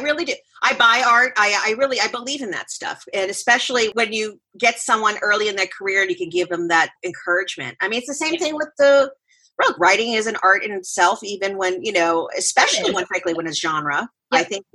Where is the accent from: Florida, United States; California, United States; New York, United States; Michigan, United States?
Florida, United States; Miami; I grew up in Miami, Fort Lauderdale area, and we used to call it Jewish geography.